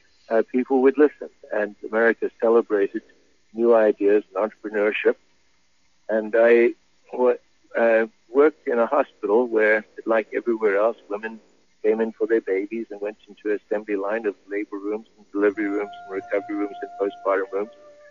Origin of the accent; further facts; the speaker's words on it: South Africa; moved away as an adult; also born or lived in England; I'm actually from South Africa, and I practiced for a while in the national health care system for South Africa